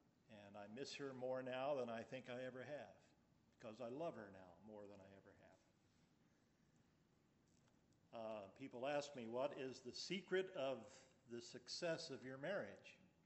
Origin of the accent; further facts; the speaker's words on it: Indianapolis, Indiana, United States; I think I mentioned that I'm from Indiana, so it's great to be back home again in Indiana. I grew up in Indianapolis, just near Speedway, actually. Went to Ben Davis High School.